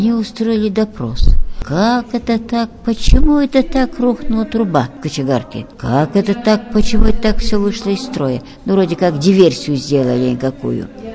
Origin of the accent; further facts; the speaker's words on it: Yekaterinburg, Sverdlovsk Oblast, Russia; Пришла книга храма Екатеринбурга. Карта моего родного города.